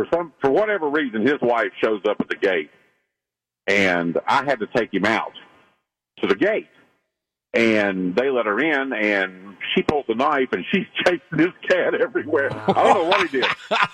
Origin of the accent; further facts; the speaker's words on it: West Virginia, United States; I'm from West Virginia. Worked at a power plant.